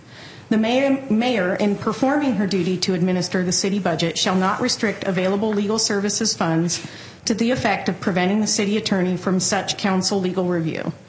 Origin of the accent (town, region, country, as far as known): Black Diamond, Washington, United States; born or raised there; now in Bellevue, United States